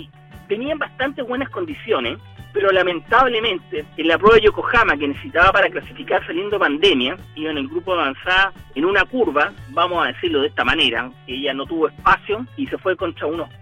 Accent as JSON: {"language": "Spanish", "country": "Chile", "said": "Bueno, como padre chileno"}